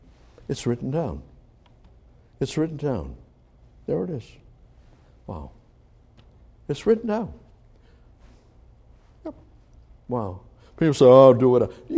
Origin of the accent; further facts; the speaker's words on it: United States; I'm an American, so are you. I'm a believer, so are you.